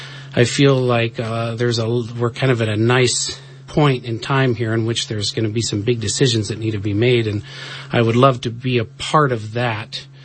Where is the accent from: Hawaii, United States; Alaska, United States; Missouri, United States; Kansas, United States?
Alaska, United States; Yes, born and raised in Alaska. I grew up on the Kenai Peninsula. I moved to Wrangell, I think, full-time 2013.